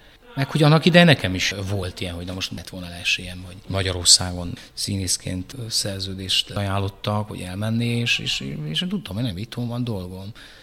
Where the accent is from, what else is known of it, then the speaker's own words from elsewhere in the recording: Brașov, Brașov County, Romania; first language Romanian/Hungarian; Tehát én egyszerre tanultam meg románul, meg magyarul, mert olyan közegben nőttem fel Brassóban.